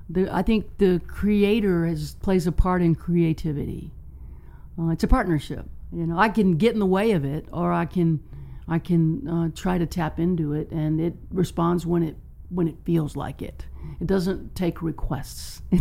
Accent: United States; I'd never experienced something like that as an American.

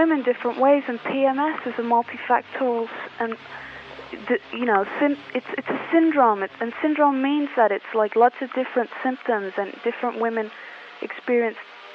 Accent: England, United Kingdom; I'm English, actually.

